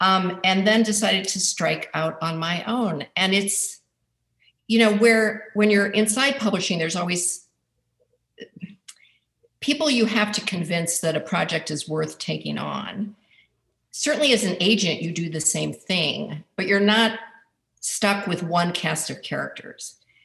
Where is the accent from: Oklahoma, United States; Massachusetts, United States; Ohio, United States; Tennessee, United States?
Ohio, United States; Cleveland; because I'm from Cleveland.